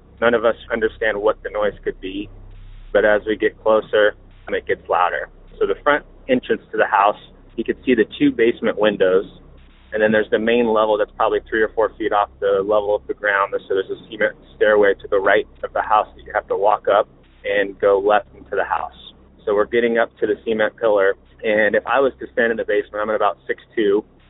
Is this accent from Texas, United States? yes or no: no; Salina, Kansas, United States; I'm from Salina, Kansas.